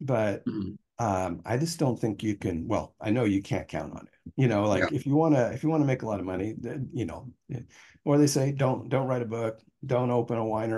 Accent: California, United States; I grew up in California, so I heard all about the Golden State Strangler, right?

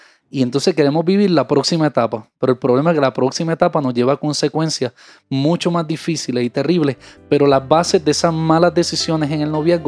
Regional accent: Puerto Rico; por lo menos en mi país, en Puerto Rico, hay gente que dicen que tienen amistad con privilegio

